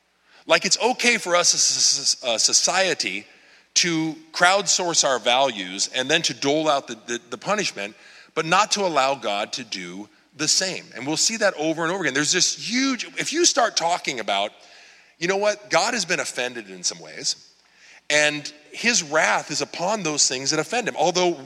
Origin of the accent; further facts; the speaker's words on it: San Diego, California, United States; I'm from San Diego. This is the first winter I remember in like 10 years.